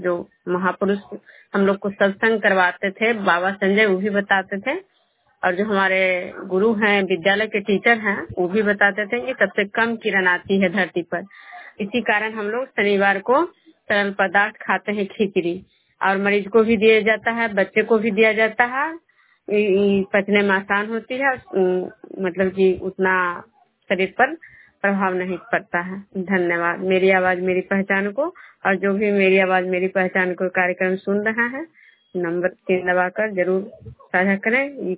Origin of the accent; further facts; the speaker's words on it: Vishnupur, Bihar, India; मैं विष्णुपुर ग्राम कचरा पंचायत नालंदा जिला नरेंद्रपुर प्रखंड की निवासी हूँ।